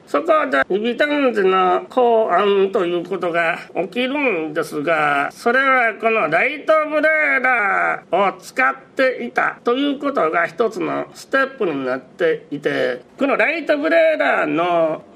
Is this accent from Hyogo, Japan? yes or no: yes; Hyogo, Japan; 私は兵庫県出身ですけれども